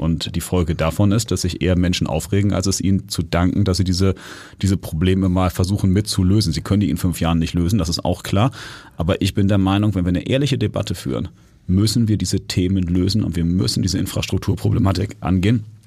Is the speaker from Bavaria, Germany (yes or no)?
no; Hamburg, Germany; ich bin Hamburger, ja, und zwar von Geburt